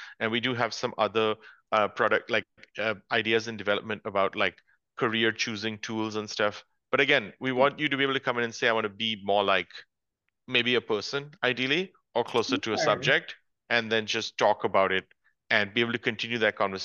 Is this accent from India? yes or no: yes; India; also born or lived in United States; because I grew up in India and then in the USA, so I'm English speaking.